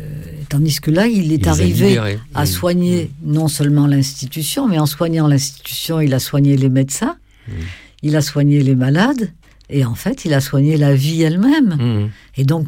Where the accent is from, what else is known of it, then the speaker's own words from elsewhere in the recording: Occitanie, France; je suis lozérienne, que je suis née en Lozère et que j'ai grandi jusqu'à l'âge de mes 18 ans en Lozère